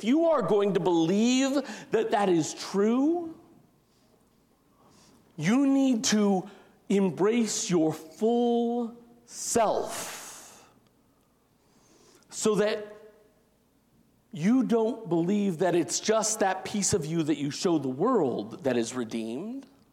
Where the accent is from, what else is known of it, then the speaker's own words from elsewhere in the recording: Arizona, United States; But it reminds me of some of you know I'm from Arizona, and in the United Methodist tradition, my home conference, my annual conference was Arizona and Southern Nevada up to Vegas.